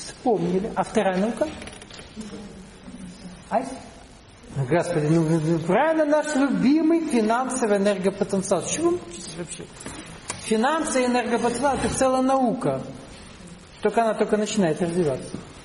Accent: Kabardino-Balkaria, Russia; я вырос в Кабардино-Балкарии, там 3 языка. Русский, кабардинский, балкарский.

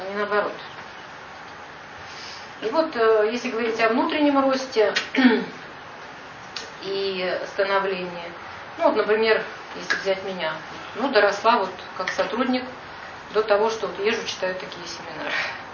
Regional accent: Moscow Oblast, Russia; Приехала я из Подмосковья.

